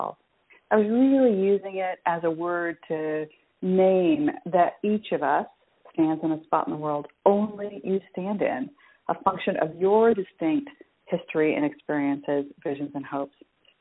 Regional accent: United States; I was raised in America since I was 4 and a half, and yet very much understood that my role as part of an Indian traditional family was to, using air quotes, marry well

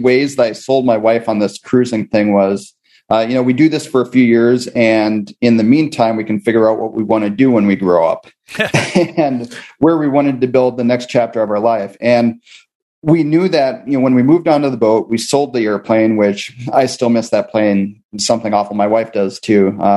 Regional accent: Minnesota, United States; You know, I grew up in Minnesota, never bothered me. The problem is I moved away for a while and got wussified.

